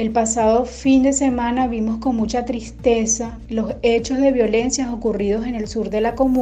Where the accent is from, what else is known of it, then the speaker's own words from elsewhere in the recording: Venezuela; now in Iquique, Chile; Estos hechos lamentables nos marcan como venezolanos, sobre todo los que vivimos y residimos en la ciudad de Iquique